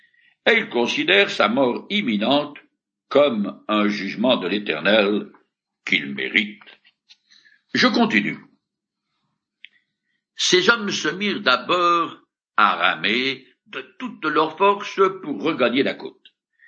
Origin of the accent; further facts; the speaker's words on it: France; Car dans les sociétés industrielles comme chez nous en France